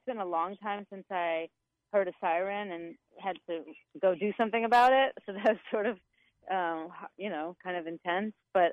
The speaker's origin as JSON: {"language": "English", "country": "Israel", "tie": "born or raised there", "moved": "yes", "lives_now": "New York City, United States", "said": "I am a choreographer and a performer. I grew up in Israel, but I have been based in New York City since 1999."}